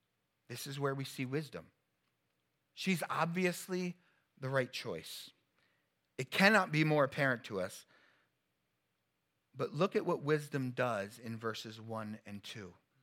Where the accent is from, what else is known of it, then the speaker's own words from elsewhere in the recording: New Jersey, United States; maybe because I'm from Jersey and I've spent quite a bit of time in Philly and New York